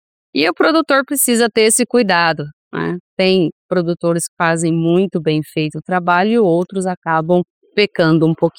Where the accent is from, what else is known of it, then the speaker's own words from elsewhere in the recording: Paraná, Brazil; eu sou aqui do Paraná, aonde nasceu o sistema do plantio direto